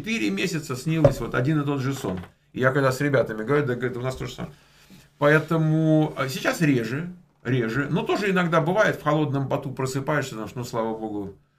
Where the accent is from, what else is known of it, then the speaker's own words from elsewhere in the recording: Moscow, Russia; moved away; Но я же тоже из РФ, да. Я вот в Москве родился, вырос там и так далее. Но тоже вот релоцировался, как вы выражаетесь. На постоянное место жительства.